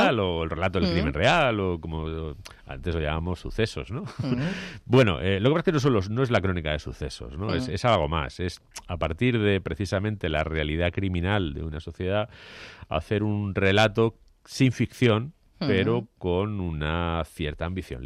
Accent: Getafe, Community of Madrid, Spain; also born or lived in Carabanchel / Barcelona; yo no nací en Getafe, contra lo que muchos piensan, yo nací en Carabanchel realmente, pero mis primeros 4 años de vida los pasé en Getafe y luego, pues desde el año 85, con algún pequeño paréntesis, un año en Madrid, 7 años en Barcelona, es mi casa y sigue siéndolo.

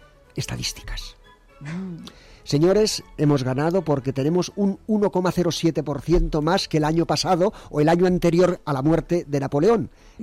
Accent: Spain; porque somos españoles.

